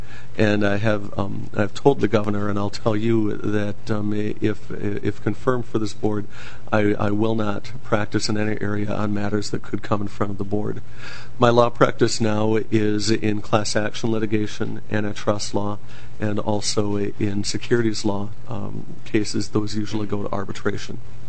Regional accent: New Brighton, Minnesota, United States; Myself, I grew up in Minnesota, in Representative Lane and Representative Bernardi's district. My folks moved, but within New Brighton, so I have the opportunity of living in both of their districts when I was a kid.

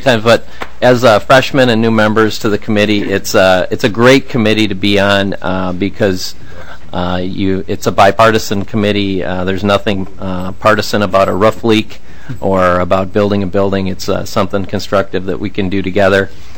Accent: White Bear Lake, Minnesota, United States; I'm from White Bear Lake and was first elected in 2004

